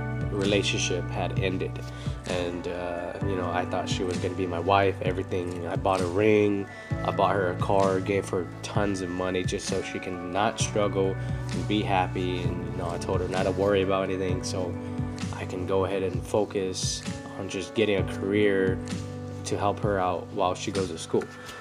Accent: California, United States; I'm from California, so I would always ask, hey, you guys want to go to Monterey?

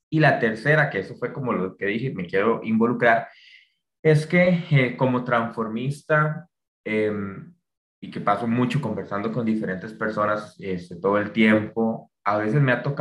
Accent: Puntarenas, Costa Rica; also born or lived in Heredia; now in Cartago, Costa Rica; Tengo 26 años. Les puedo comentar que soy originalmente de Punta Arenas. De ahí está mi familia. Pero crecí cierta parte en Heredia, ahora vivo en Cartago y paso mucho tiempo en San José.

